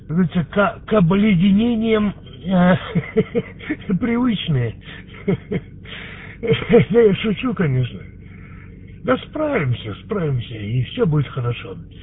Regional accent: Vladivostok, Primorsky Krai, Russia; в Ихалинке, наверное, я один, кто из Владивостока так вот эпизодически появляется.

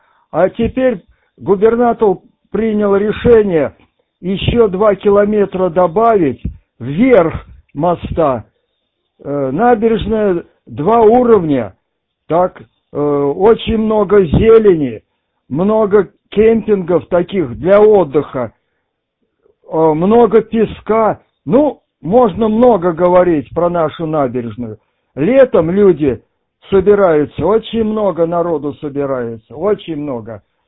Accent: Volga region, Russia; also born or lived in Siberia; жил в Сибири, 23 года прожил в Сибири, а сюда снова вернулся. Я волжанин, я и родился на Волге

